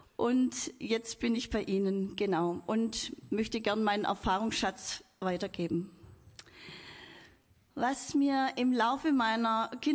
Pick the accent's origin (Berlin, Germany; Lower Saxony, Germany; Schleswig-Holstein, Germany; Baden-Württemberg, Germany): Baden-Württemberg, Germany; Dornhan; Ich wohne in Dornhan, ich komme aus Dornhan.